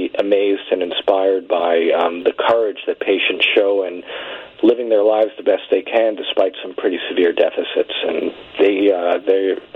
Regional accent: New York City, New York, United States; I grew up in New York City.

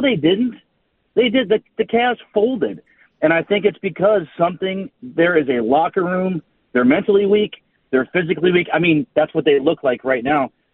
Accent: Cleveland, Ohio, United States; now in Fort Worth, United States; I'm from Cleveland, but I'm in Fort Worth.

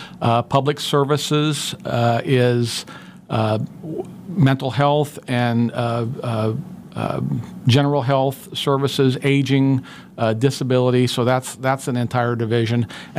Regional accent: Kansas, United States; Well, Steve, I grew up in Sedgwick County. I grew up on a small family farm in between Colwich and Mays in the northwest part of the county, and went to high school here locally.

